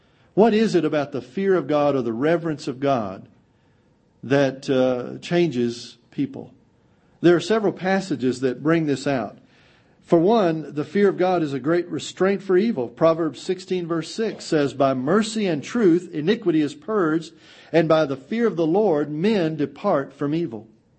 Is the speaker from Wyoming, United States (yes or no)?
no; Austin, Texas, United States; No, I'm from Austin, Texas. I went to UT.